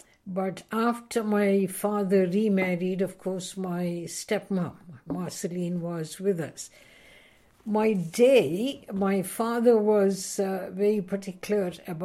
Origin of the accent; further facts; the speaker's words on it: Mangalore, Karnataka, India; born there; I was born in India in a town called Mangalore on July 21st, 1935. I'm one of four children born